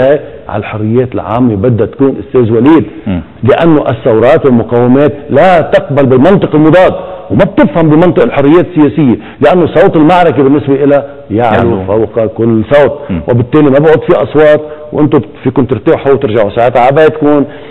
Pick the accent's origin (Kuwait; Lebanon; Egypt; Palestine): Lebanon; خي انا كلبناني ما بدي يكون في علي صبغه اني ارهابي برا